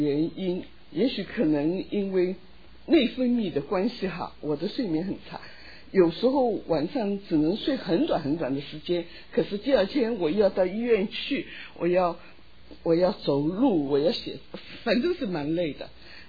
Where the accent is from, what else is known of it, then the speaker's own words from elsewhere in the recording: China; 他说你是哪里来的，我说是中国来的啊，他说我喜欢中国。